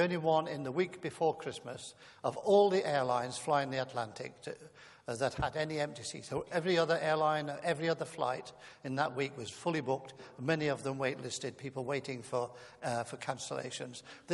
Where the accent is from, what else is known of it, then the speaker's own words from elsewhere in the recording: Coventry, West Midlands, United Kingdom; I was born in Coventry. I grew up there. My parents were lovely people, kind, good living, I would say lower working class people.